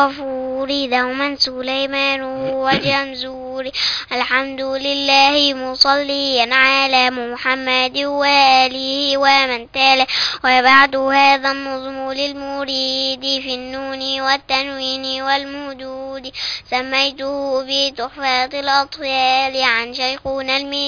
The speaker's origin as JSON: {"language": "Arabic", "town": "Kafr El Gabra", "region": "Monufia Governorate", "country": "Egypt", "said": "من كفر الجبرة مركز الباجور."}